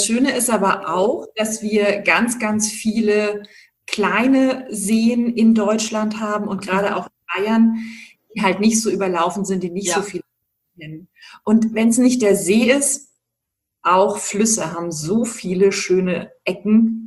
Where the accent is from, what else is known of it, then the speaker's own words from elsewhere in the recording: Sardinia, Italy; Und ich bin ganz, ganz oft umgezogen und durfte ja auch das Glück erleben, meine Kindheit auf Sardinien verbringen zu dürfen.